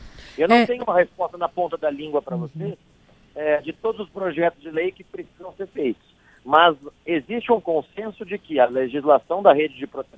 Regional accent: Londrina, Paraná, Brazil; uma cidade perto da minha cidade natal, que é Londrina, no Paraná

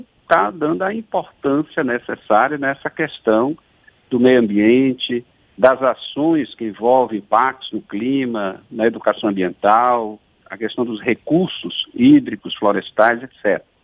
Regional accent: Amazonas, Brazil; eu sou do Amazonas, então a gente percebe isso

